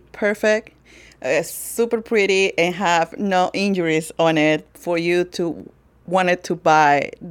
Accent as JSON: {"language": "English", "country": "Peru", "lives_now": "United States", "said": "I'm from the beautiful country of Peru, an export product to South Florida."}